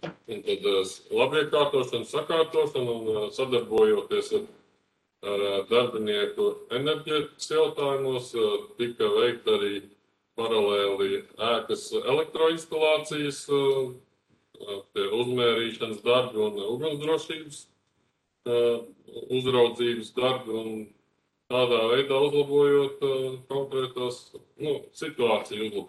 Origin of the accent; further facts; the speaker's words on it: Bārdele, Bauska Municipality, Latvia; esmu dzimis un audzis tagadējā Bauskas jau novadā, Bārdelē konkrētāk